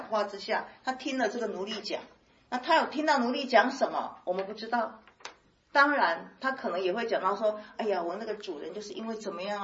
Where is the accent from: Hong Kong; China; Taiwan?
Taiwan; 我是台湾人，神啊呼召我在中国宣教，在中国服侍